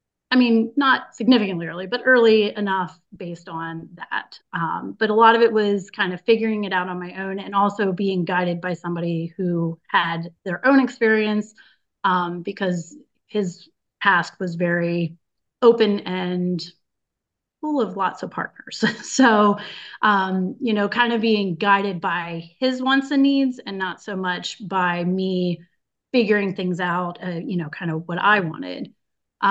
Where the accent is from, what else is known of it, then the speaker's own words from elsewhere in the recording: Eastern Shore, United States; So I am from the Eastern Shore of the United States region, and I am 40 years old.